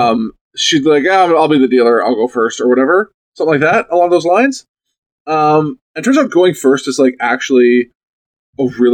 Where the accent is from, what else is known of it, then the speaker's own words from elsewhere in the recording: Canada; born there; I was born in Canada